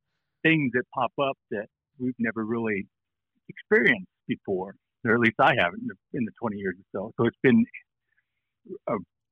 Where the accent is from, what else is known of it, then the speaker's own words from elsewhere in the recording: Lander, Wyoming, United States; I was born and raised in Lander, actually. Went to school here, the whole works. So I'm not a transplant at all. I'm born and raised.